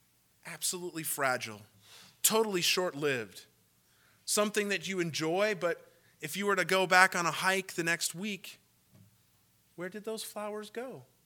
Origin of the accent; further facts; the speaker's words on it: Washington, United States; Maybe for us, I grew up in Washington.